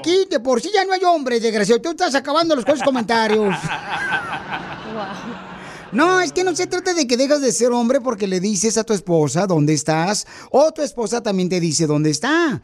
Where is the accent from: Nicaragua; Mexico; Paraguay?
Mexico; Guanajuato; porque acá venimos de Guanajuato, papuchón.